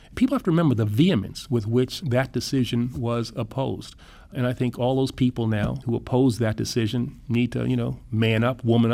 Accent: New York City, New York, United States; I grew up in New York City

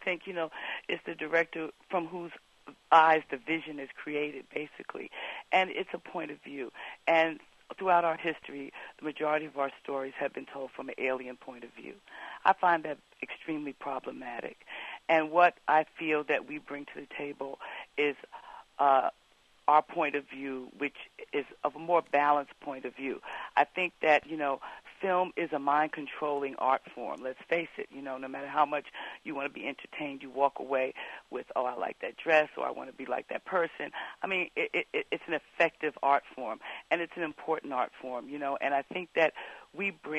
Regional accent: Harlem, New York, United States; Maybe because it was shot in my hometown of Harlem.

